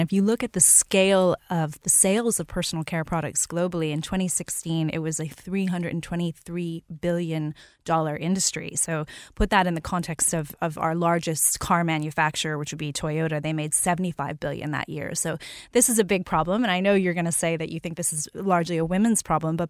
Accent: New Orleans, Louisiana, United States; So I grew up in New Orleans, which is at the end of the Mississippi River.

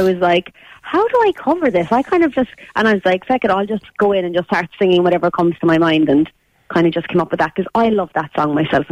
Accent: Ireland; Being Irish in general life just means everything to me

